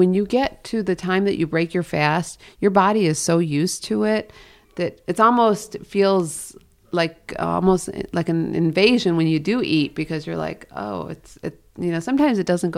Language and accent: English; Dearborn, Michigan, United States; My parents are in Dearborn still, okay. Yes.